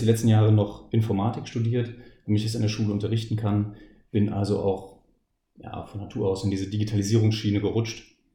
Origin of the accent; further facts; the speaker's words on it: Berlin, Germany; ich komme aus Berlin